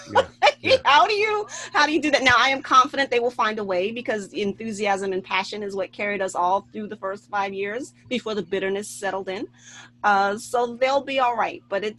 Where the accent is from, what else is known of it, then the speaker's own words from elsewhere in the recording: New York, United States; I know that's odd as a New Yorker.